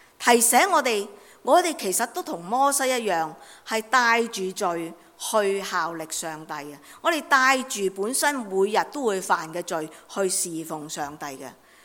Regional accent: China; 所以我哋系中国人，其实好明噶。

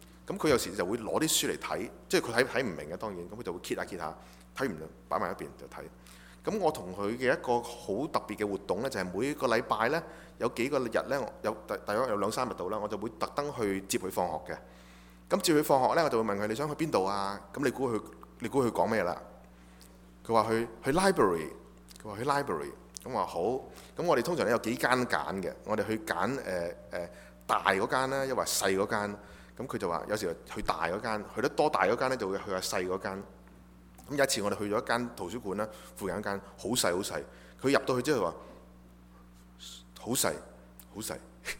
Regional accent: China; 呢、這個其實呢個嘅概念對我哋華人，對我哋中國人嚟講係唔陌生嘅。

